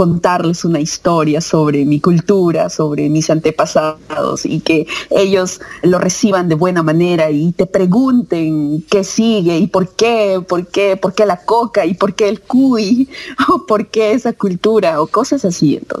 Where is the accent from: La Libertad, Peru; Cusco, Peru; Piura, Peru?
Cusco, Peru; now in Russia; yo soy de Perú, de la ciudad de Cusco